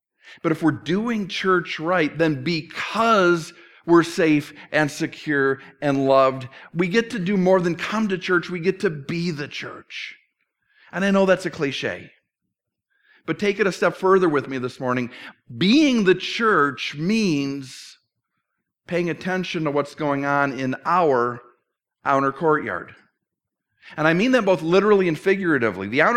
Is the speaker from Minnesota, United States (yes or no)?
yes; St. Paul, Minnesota, United States; Growing up in St. Paul, I was confused why there was such a substantial Southeast Asian population.